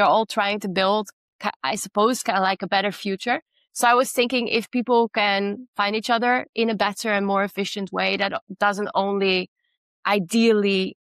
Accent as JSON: {"language": "English", "country": "Netherlands", "lives_now": "Italy", "said": "I am indeed myself from the Netherlands, but I live in Italy."}